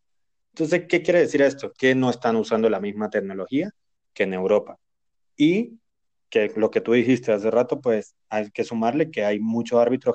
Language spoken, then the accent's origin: Spanish; Venezuela; yo como venezolano puedo dar mi opinión